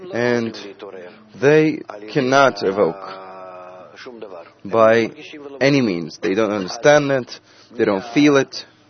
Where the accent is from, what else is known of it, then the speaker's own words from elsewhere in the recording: Barcelona, Catalonia, Spain; English is a second language; I'm from Barcelona.